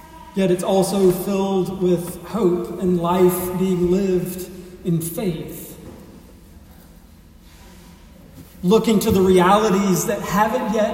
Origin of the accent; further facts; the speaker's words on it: Mississippi, United States; I grew up in Mississippi.